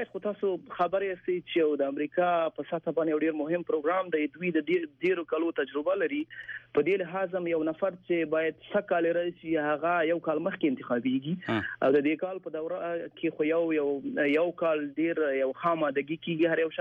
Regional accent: Afghanistan; also born or lived in Pakistan; now in United States; زه یو افغان یم.

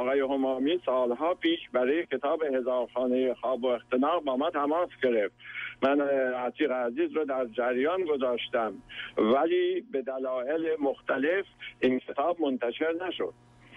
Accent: Khorasan, Iran; مسئله اینه که من چون خراسانی هستم

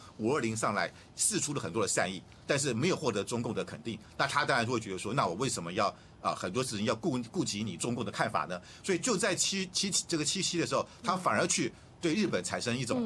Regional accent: Taiwan; 我们台湾人

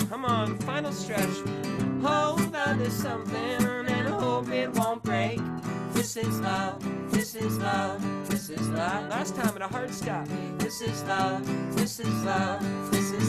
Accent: Virginia, United States; The Common Good was a name that I created because I'm from Virginia, and I was trying to come up with some sort of nod to Virginia

